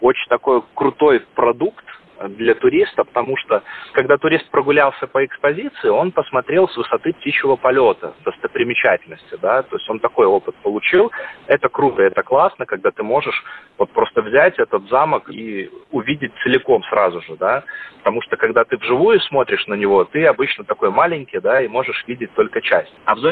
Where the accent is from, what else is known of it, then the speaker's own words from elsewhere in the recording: Minsk, Belarus; Мы с женой тогда жили в Москве и приехали в Минск к родителям в гости. То есть, а я сам минчанин.